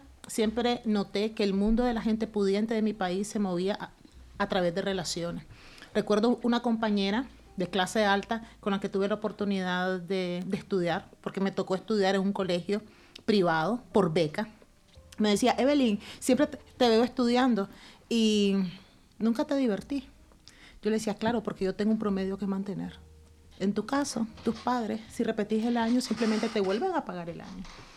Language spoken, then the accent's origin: Spanish; Nicaragua; Como sabrán, soy periodista nicaragüense.